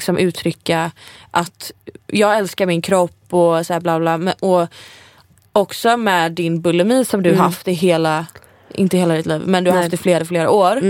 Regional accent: Gothenburg, Västra Götaland County, Sweden; För när jag var hemma i Göteborg så fick jag extrem så här, jag kastades tillbaka till alla känslor och minnen typ jag hade när jag var tonåring.

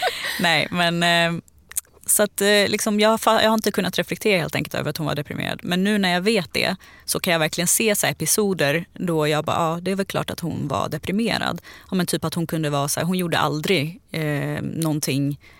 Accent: Sandviken, Gävleborg County, Sweden; born there; also born or lived in Stockholm; för jag är född i Sandviken utanför Gävle. Men sen när vi flyttade till Stockholm så började min pappa köra nattaxi.

